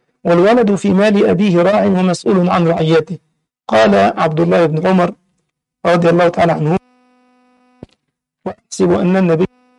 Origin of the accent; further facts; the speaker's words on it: Egypt; عندنا في مصر يقولون كلمة يا ريت ما تعمر بيت